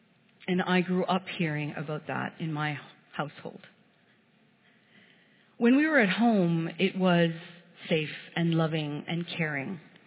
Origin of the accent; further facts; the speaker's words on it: Montreal, Quebec, Canada; born there; Where are you from? Where were you born? I was born in Montreal. I was from Montreal.